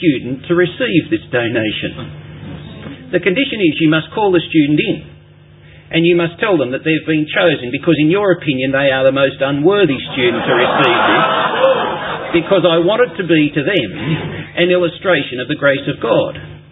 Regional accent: Sydney, New South Wales, Australia; I grew up at Randwick in Sydney, down on the southern shore of the harbour.

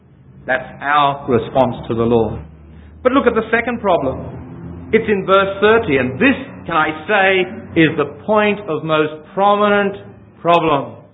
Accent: Elizabeth, South Australia, Australia; they don't speak with our accent anymore, remembering that we're from Elizabeth and we had a lot of people there with these very peculiar, you know, accents from the old land

